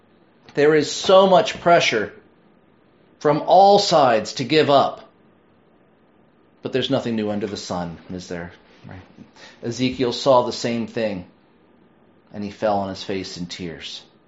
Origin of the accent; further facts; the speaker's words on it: Lynchburg, Virginia, United States; Many of you know I grew up in Lynchburg, Virginia.